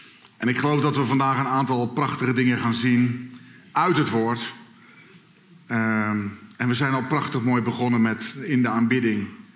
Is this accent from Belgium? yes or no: no; Katwijk aan Zee, South Holland, Netherlands; Ik kom uit Katwijk aan Zee.